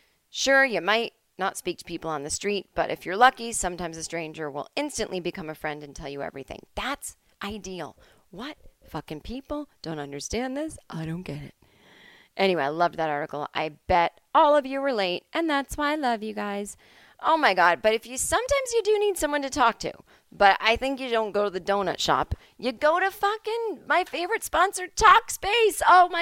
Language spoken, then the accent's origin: English; Finland; also born or lived in United States; Oh, yeah, this is my home country. This is just the way things are.